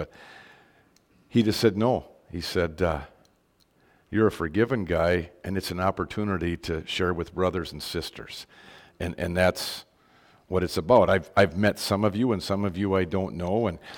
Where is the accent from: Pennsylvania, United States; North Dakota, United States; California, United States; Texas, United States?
North Dakota, United States; Dickey; I'm from the Dickey area. I live about 5 miles south of Dickey. Grew up on the farm there.